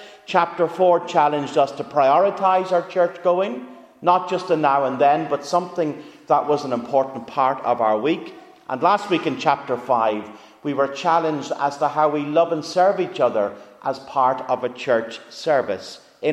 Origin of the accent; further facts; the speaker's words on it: Ireland; If we're Irish, we talk about the weather.